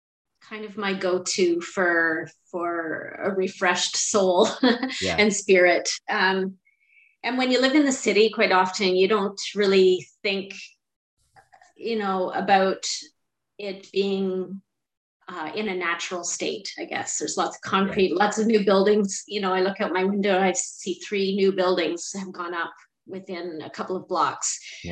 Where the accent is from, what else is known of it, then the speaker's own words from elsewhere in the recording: Ontario, Canada; a 2-day back-to-back training hike in Beaver Valley, which is my stomping grounds. I grew up around Beaver Valley.